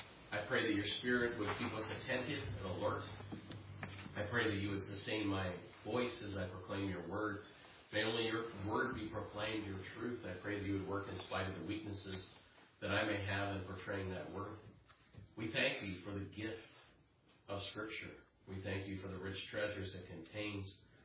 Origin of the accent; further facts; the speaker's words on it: Idaho, United States; Where I grew up in North Idaho, spring flooding was a common thing.